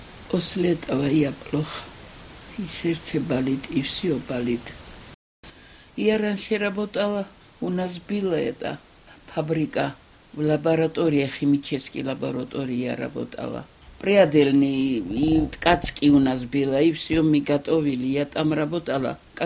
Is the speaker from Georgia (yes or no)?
yes; Georgia; Russian is a second language; И здесь сколько русских, сколько осетин, сколько армяне жили, и мы грузины.